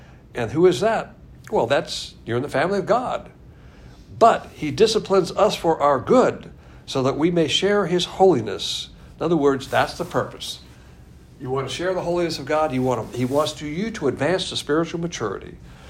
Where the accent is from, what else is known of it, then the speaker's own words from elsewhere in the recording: the South, United States; I'm a Southerner, and so that's the way I was raised.